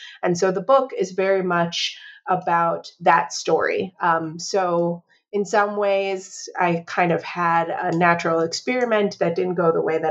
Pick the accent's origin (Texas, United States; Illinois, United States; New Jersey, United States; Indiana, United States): Illinois, United States; Chicago; So kind of maybe influenced from growing up in Chicago and spending time in lots of different places in order to get a kind of bird's eye view of the racial politics of the place